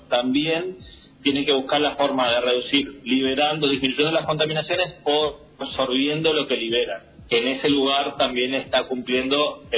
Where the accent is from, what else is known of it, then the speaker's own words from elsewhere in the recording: Corrientes, Argentina; Yo soy de Corrientes.